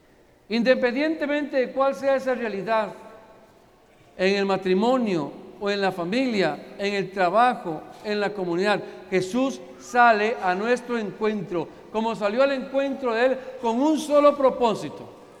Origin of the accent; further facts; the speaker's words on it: Costa Rica; born there; Yo nací en Costa Rica y allá los campesinos en mi país